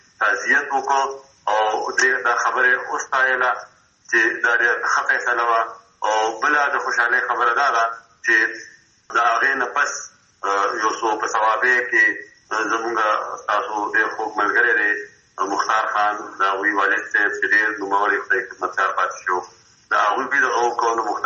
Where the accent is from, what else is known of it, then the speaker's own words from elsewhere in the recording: Mardan, Khyber Pakhtunkhwa, Pakistan; now in Peshawar, Pakistan; زه په پېښور کښې بېشته یم او زه چې مردان ته تلم خپل کلي ته